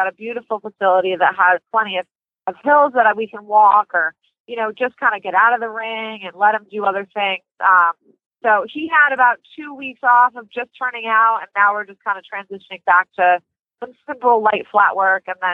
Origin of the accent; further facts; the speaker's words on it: East Coast, United States; now in Chicago, United States; being in Chicago, I like I said, I came from the East Coast, so I don't get to see all my friends all the time.